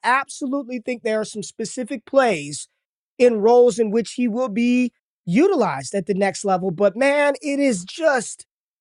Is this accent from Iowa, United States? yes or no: no; Las Vegas, Nevada, United States; He's from my hometown, rival school in Las Vegas, Bishop Gorman High School.